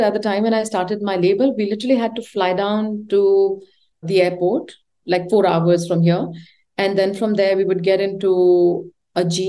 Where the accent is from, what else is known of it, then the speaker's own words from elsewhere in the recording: India; I said, I'm this designer from India and I'd like to show you my collection.